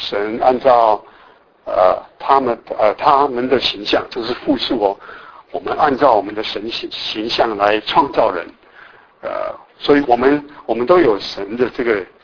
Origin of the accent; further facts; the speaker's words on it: Taiwan; 那我们现在甚至于我那人跟我们从台湾来